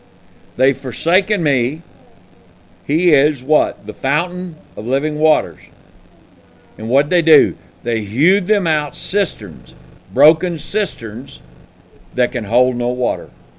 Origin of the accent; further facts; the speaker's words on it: Houston, Texas, United States; As a boy, a young man, I went to baseball games. I grew up in Houston